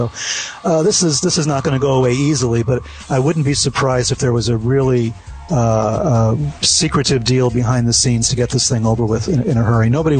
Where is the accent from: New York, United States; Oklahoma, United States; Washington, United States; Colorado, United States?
New York, United States; I'm from New York.